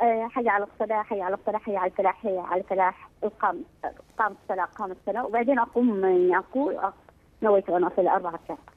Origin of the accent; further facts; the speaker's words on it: Iraq; من العراق.